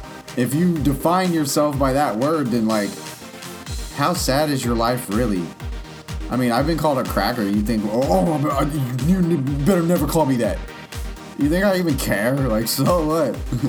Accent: Texas, United States; I grew up in Texas where, I guess I'm just going to have to let this one fly

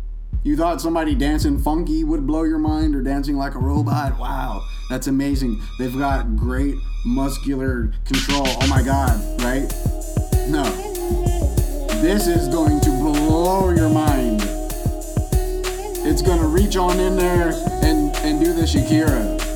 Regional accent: Las Vegas, Nevada, United States; I come from Vegas. Like, what do you want from me? You know, like, I'm going to drink differently. You know what I'm saying? Like, I grew up knowing all about the bar scene.

